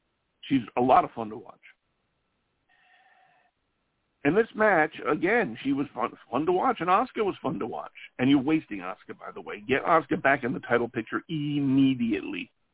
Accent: Ireland; I can understand her. I'm Irish. She's Scottish. But I can understand her fine.

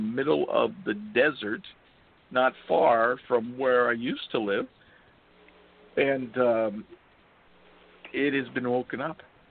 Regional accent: California, United States; For instance, Larry, you mentioned I'm from California, lived there a good number of years, even though I escaped when I joined the military.

